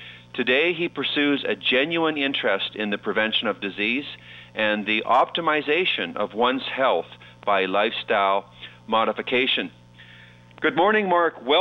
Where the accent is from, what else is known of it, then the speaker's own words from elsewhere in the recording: Canada; growing up in Canada